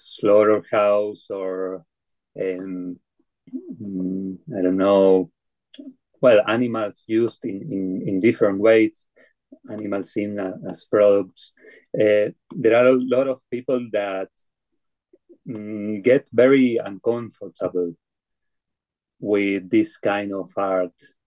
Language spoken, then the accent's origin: English; Argentina; English is a second language; I'm from Argentina. Here in Argentina, it's not easy to speak for the animals.